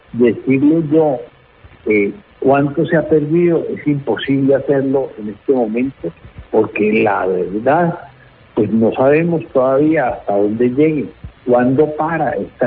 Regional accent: Colombia; aquí todos somos colombianos

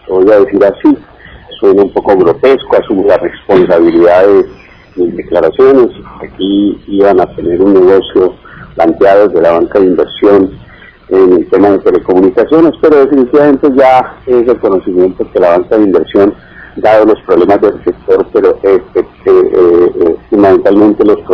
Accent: Colombia; Nosotros tenemos que sentir como colombianos vergüenza por lo que está pasando en el país.

